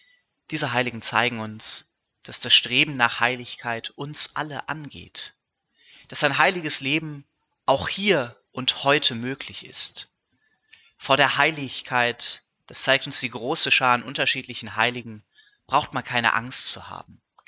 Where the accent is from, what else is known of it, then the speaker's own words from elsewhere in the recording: Cologne, North Rhine-Westphalia, Germany; im Erzbistum Köln, wo ich herkomme und meinen Dienst verrichte